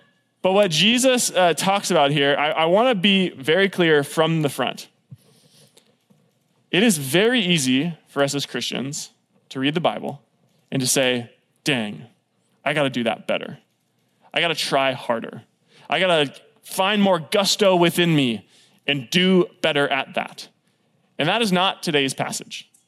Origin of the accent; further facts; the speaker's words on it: California, United States; I'm from California, and I love In-N-Out Burger with just so much of my heart.